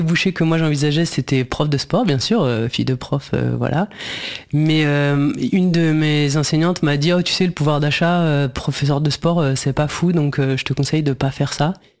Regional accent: Île-de-France, France; Et j'ai grandi dans l'ouest parisien, donc je suis une banlieusarde, comme on pourrait le nommer, mais plutôt la banlieue, disons, plutôt une banlieue aisée, on va dire, située, moi j'étais entre Poissy, donc un peu aisée, et les Mureaux-Val-de-Seine

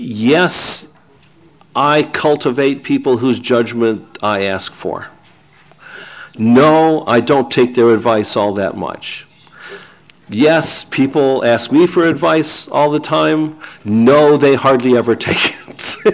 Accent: Illinois, United States; In my hometown in Illinois, I always get asked

